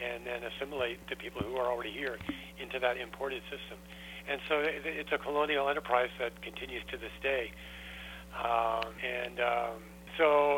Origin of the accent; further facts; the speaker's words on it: United States; moved away as an adult; now in Canada; Well, I was born and raised in the States, but I came to Canada in 1974